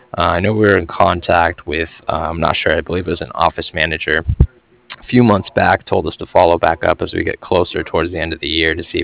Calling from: Cardiff, Wales, United Kingdom; I was calling from Cardiff, and I was calling regarding some financing that was done with Wells Fargo.

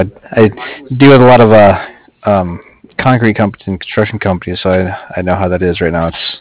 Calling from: San Diego, California, United States; I'm in California. I'm down in San Diego, actually.

